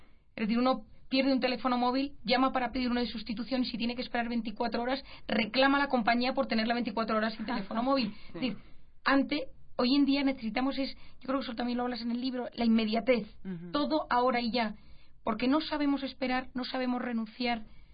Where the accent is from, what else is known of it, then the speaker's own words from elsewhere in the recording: Spain; moved away; al menos en mi país, en España, tuvo muchísima resonancia